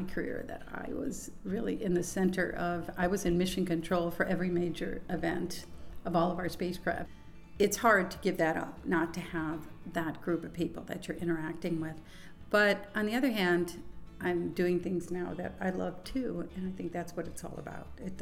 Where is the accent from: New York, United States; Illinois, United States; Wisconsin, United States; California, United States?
California, United States; Encinitas; I'm from Encinitas, California.